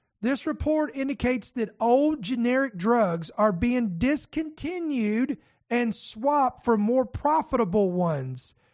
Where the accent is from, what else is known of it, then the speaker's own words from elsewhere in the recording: United States; And you know what? I'm an American.